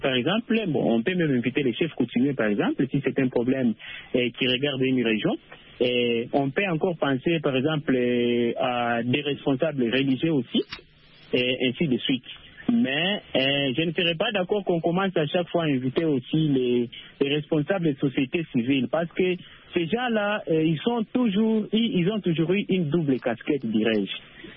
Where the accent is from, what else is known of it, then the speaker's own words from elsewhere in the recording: DR Congo; même chez nous, en RDC, il y a beaucoup de dialogues qui se sont passés